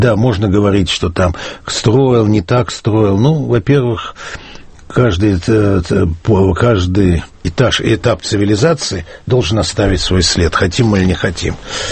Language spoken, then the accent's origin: Russian; Saint Petersburg, Russia; я вообще коренной питерец, вариант питерца на Москву – это вариант роковой вдвойне